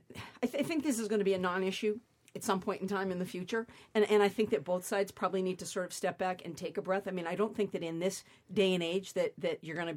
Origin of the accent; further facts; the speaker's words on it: Holyoke, Massachusetts, United States; because I'm from Western Mass